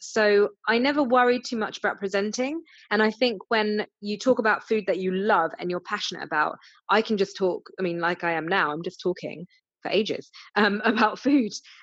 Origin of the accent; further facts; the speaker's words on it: Southampton, South East England, United Kingdom; You know, I'm a girl from Southampton who has moved around a lot, and you know, I'm not from a wealthy background.